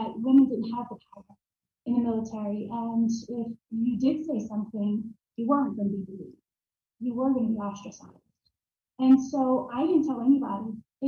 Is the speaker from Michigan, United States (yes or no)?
no; Brooklyn, New York, United States; also born or lived in Miami; So growing up in Brooklyn, New York, and then I moved to Florida, to Miami, Florida, where I graduated early from high school